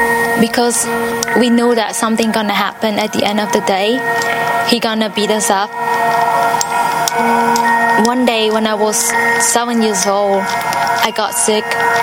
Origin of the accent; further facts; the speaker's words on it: Cambodia; I am from Cambodia. I was born and raised on a boat in a floating village. My family was very poor because both of my parents, they uneducated. Growing up during the genocide, you're in Cambodia during 1975